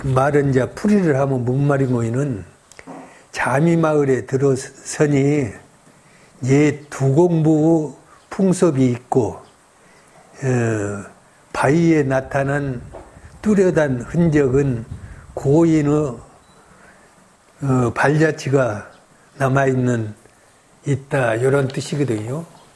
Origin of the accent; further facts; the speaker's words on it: Jami village, South Korea; 한 8대가 여기서 자랐어요.